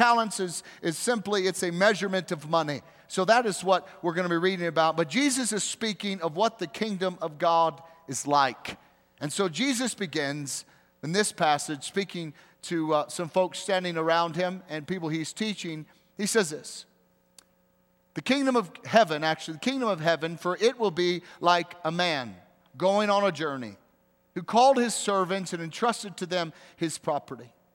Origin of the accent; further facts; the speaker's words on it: the South, United States; Maybe some of you, because you know I grew up in the South, you're thinking, are we going to start handling snakes here in the service or something?